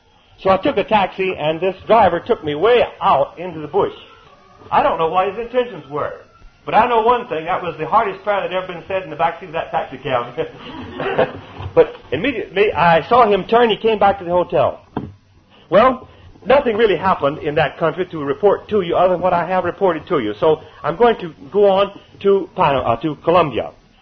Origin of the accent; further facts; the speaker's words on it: United States; I said, no, we earned it. We as American people earned it.